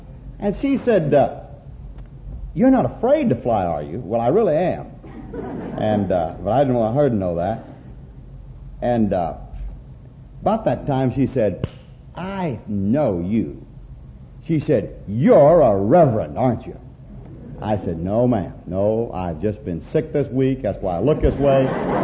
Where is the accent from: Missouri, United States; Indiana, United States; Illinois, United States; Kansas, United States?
Kansas, United States; born there; moved away; I am Okie myself, having lived here for 26 years. I was born in Kansas, but I moved to Oklahoma as soon as I knew better.